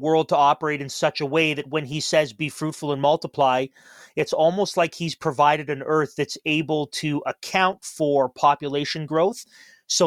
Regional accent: Toronto, Ontario, Canada; growing up in Toronto

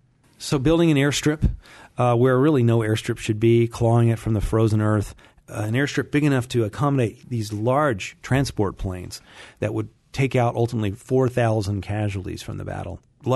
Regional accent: Memphis, Tennessee, United States; You know, I grew up in Memphis, and the first writer I ever met growing up was a great Civil War historian, Shelby Foote.

